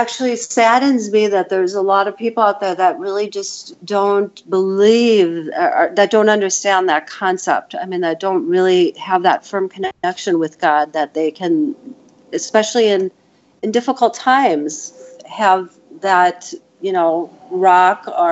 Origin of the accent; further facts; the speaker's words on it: United States; like when we were growing up in America in the 70s, it was like everyone seemed to have come from a dysfunctional family.